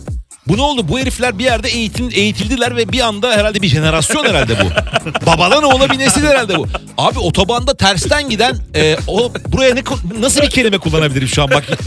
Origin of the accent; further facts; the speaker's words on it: Istanbul, Turkey; born there; Mesela eskiden ben Taksim'de ben Cihangir'de doğumluyum.